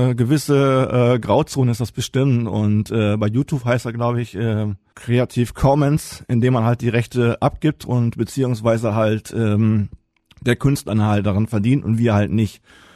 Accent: Riesenbeck, North Rhine-Westphalia, Germany; Ich bin gebürtiger Riesenbecker. Ich bin der letzte geborene Riesenbecker im Krankenhaus gewesen.

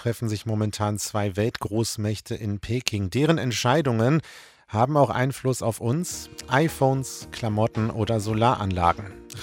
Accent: Bückeburg, Lower Saxony, Germany; Meine Kindheit habe ich im Bergbad in Bückeburg verbracht.

